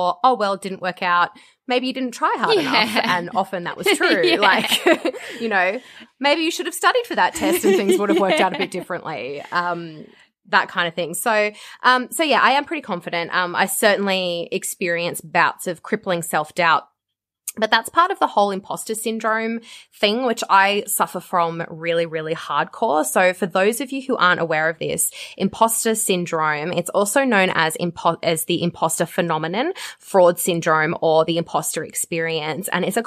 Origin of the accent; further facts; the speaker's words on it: Australia; as an Australian, I sit there going, you can't just say those things about yourself.